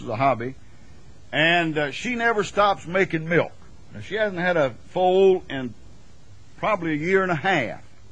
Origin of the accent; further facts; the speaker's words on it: Greenville, South Carolina, United States; now in Florida, United States; But over in Florida, where I live, they say, pastor, pastor. Now, I was born and reared in Greenville, South Carolina.